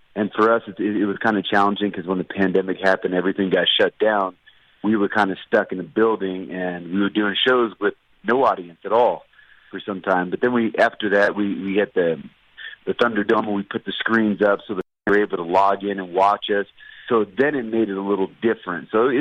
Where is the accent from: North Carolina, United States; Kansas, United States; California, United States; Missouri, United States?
Kansas, United States; I grew up in Kansas. My dad was in the military, so we were all over the place.